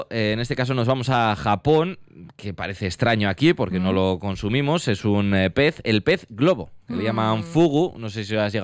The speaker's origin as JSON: {"language": "Spanish", "town": "Villaseco de los Gamitos", "region": "Castile and León", "country": "Spain", "said": "porque yo lo he probado en mi pueblo, en Villaseco de los Gamitos."}